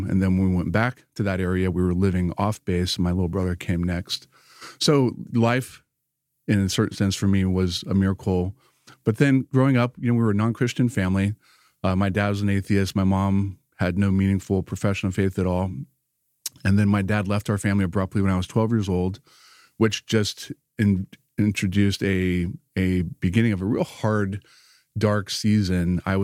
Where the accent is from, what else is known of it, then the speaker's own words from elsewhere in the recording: North Carolina, United States; My dad was a career Marine, so we grew up mostly around North Carolina military bases.